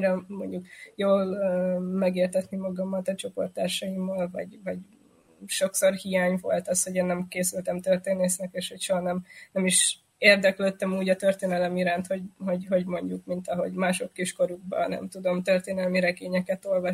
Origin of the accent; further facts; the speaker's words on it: Budapest, Hungary; born there; now in Szeged, Hungary; Én Budapesten születtem, és...